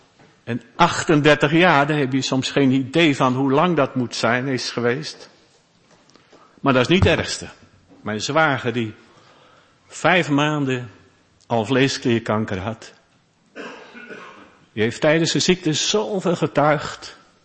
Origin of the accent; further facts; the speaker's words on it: Zeist, Utrecht, Netherlands; En ik kom zelf uit Zeist.